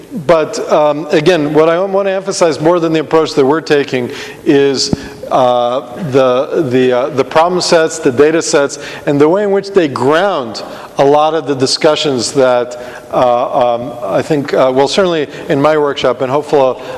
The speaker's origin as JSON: {"language": "English", "country": "Israel", "said": "because I'm originally from Israel and that's pretty cold for me"}